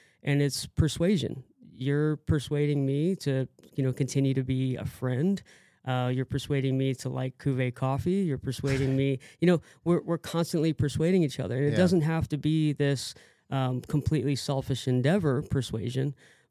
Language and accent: English; Austin, Texas, United States; I mean, like being born and raised in Austin, I've had access to the best breakfast tacos since, you know, 39 years of it.